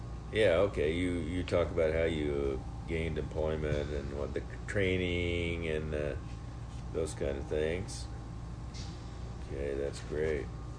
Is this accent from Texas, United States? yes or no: no; Kansas, United States; you know, I'm from Kansas